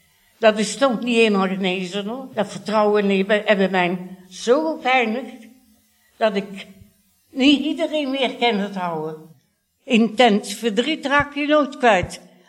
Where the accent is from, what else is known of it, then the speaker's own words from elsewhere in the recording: Breda, North Brabant, Netherlands; now in Baarle-Hertog, Belgium; Ik ben origineel van Breda.